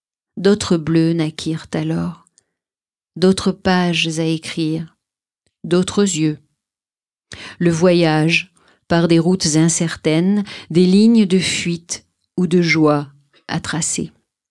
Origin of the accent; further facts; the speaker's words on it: Marseille, Provence-Alpes-Côte d'Azur, France; born there; C'est un voyage, encore une fois, dans cette ville qui est ma ville natale, à travers les quartiers de la ville aussi.